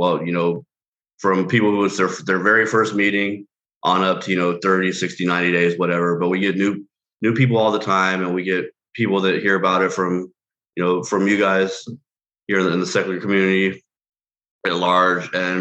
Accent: Altadena, California, United States; I'm from Altadena, California, which was also local here.

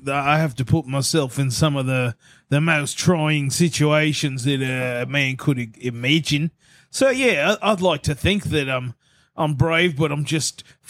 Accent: Adelaide, South Australia, Australia; You're not far off. I'm from Adelaide.

